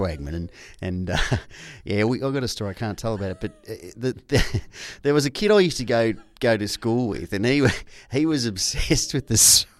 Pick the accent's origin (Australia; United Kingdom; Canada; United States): Australia; Belmont; I grew up in Belmont.